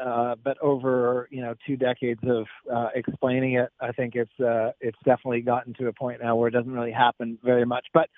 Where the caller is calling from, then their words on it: Toronto, Ontario, Canada; I'm calling from the side of the road in very snowy Toronto.